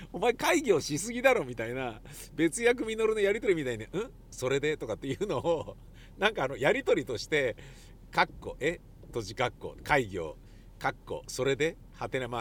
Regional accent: Nakano, Tokyo, Japan; 確かに僕中野区高円寺で生まれましたけれど、中野区大和町で生まれましたけれど、生まれ育ちましたけれど

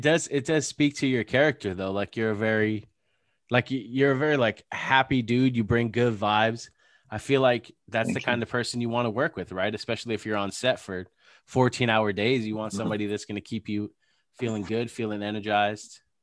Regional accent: California, United States; Yes, sir. Southern California, my whole life.

